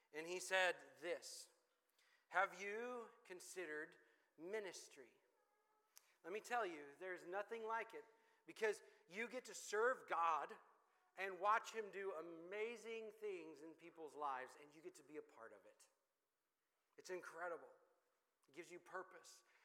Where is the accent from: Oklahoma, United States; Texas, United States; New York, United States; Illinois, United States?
Texas, United States; Dallas; I grew up in Dallas, so all y'all is a thing that we say.